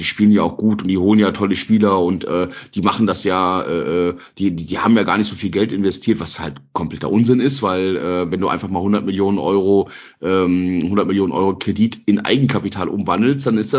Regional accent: East Germany, Germany; einmal Zone, immer Zone, und ich weiß, ich komme aus der Zone, insofern.

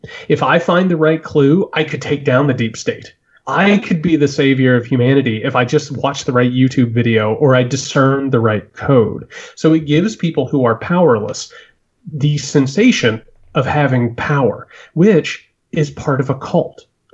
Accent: Indiana, United States; And I come from Indiana, from a family full of factory workers and miners.

